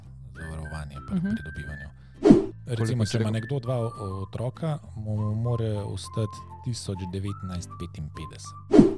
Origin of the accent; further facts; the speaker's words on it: Bled, Upper Carniola, Slovenia; Prihajam iz Bleda.